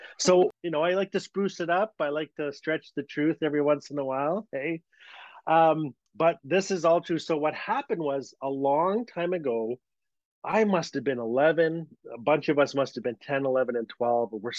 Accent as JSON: {"language": "English", "town": "Fort Smith", "region": "Northwest Territories", "country": "Canada", "tie": "born or raised there", "said": "I can trace it back to these stories around the campfire growing up in Fort Smith, Northwest Territories."}